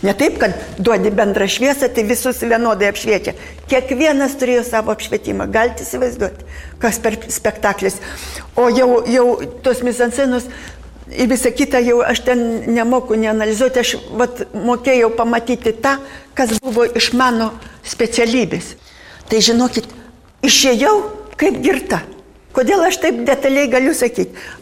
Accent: Panevėžys, Panevėžys County, Lithuania; kai aš pasakiau, kad aš iš Panevėžio

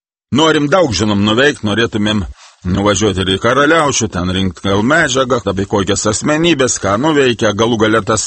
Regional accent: Samogitia, Lithuania; Aš esu žemaitis, bet aš esu pirmiausiai lietuvis.

